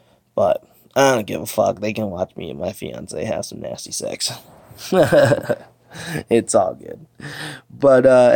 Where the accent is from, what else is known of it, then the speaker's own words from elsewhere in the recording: Michigan, United States; moved away; also born or lived in Detroit; I'm from Michigan, all right? Born in Detroit, lived outside of Detroit in like a small little town, and I was in Cub Scouts.